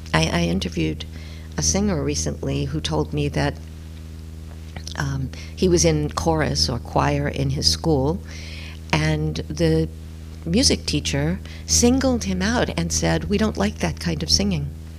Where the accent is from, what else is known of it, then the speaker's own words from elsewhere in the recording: New York City, New York, United States; I remember that when I learned to drive, I grew up in New York City